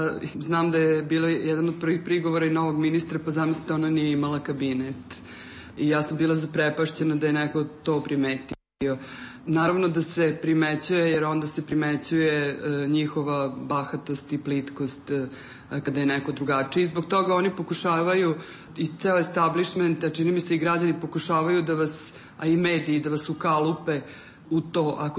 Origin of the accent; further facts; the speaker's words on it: Subotica, Vojvodina, Serbia; pa onda se osjećam kao Subotičanka, pa kao Vojvođanka, pa onda te kao građanin Srbije.